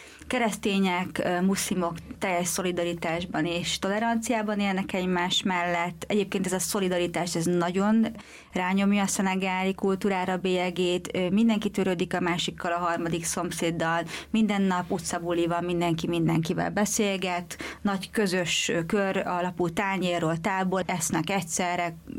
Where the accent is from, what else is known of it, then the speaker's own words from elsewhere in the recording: Hungary; hogy hát az nem lehet, hogy két magyar ide téved ilyen karizmával